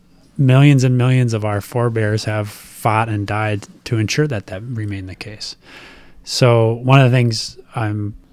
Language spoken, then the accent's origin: English; Minnesota, United States; now in Washington, United States; I grew up in Minnesota mm-hmm. and I had 10 brothers and sisters, and basically I ended up in Washington by doing what I did my whole life